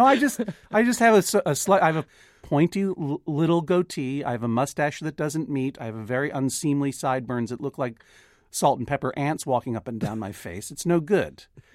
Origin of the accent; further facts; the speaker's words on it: Brookline, Massachusetts, United States; Right. So I grew up in Brookline. I went to high school here.